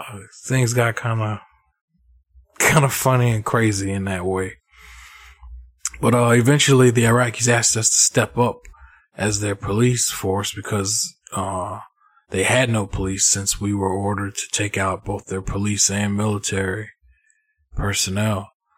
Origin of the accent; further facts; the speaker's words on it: United States; even though I grew up in the States